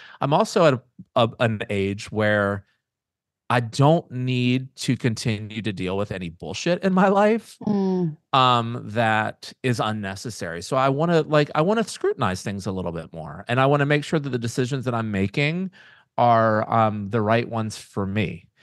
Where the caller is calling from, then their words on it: Hawaii, United States; The most obvious right now, since I'm tuning in from Maui, is to travel more.